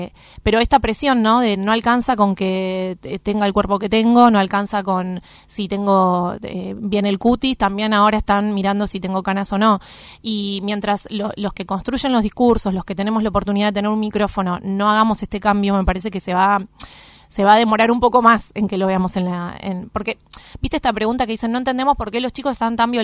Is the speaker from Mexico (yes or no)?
no; Buenos Aires, Argentina; mi barrio natal es Versalles, a 6 cuadras de la cancha de Vélez.